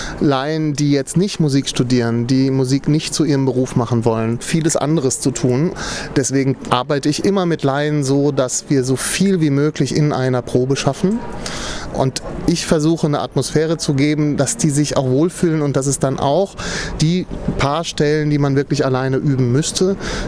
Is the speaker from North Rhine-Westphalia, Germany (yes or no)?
yes; North Rhine-Westphalia, Germany; Ich komme aus dem Ruhrgebiet